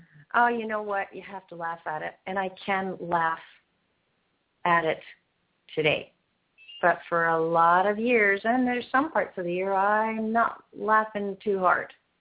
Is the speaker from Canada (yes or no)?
yes; Canada; Now, I'm from Canada, so I call myself the Canadian weather weenie.